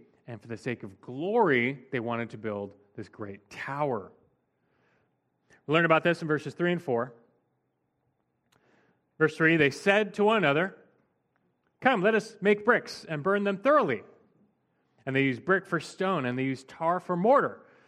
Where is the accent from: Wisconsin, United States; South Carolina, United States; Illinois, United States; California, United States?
California, United States; Los Angeles; I grew up in Los Angeles, which is known to be a sprawling city.